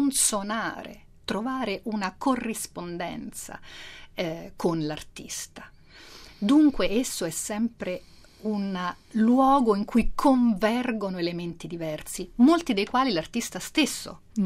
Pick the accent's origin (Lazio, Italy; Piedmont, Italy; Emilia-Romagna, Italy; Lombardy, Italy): Lazio, Italy; Rome; born there; io sono nata a Roma